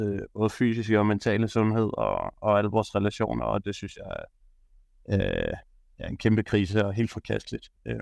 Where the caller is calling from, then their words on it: Copenhagen, Capital Region of Denmark, Denmark; Jeg bliver fra København af, yes.